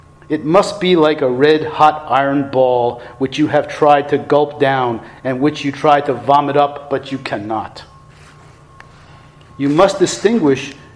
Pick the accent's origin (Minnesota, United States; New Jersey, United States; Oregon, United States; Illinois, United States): New Jersey, United States; Newark; I'm from Newark. I have trouble with people sitting behind me like this.